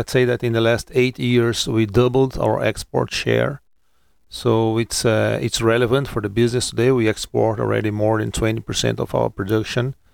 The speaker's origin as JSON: {"language": "English", "region": "Midwest", "country": "United States", "said": "Yeah, I come from the Midwest, and I had a very strong connection with cattle actually."}